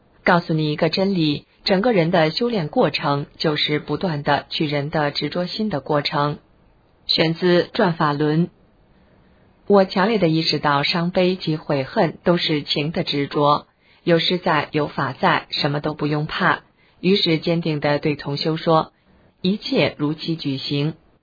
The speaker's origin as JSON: {"language": "Chinese", "region": "Kaohsiung", "country": "Taiwan", "said": "我来自台湾的南端高雄"}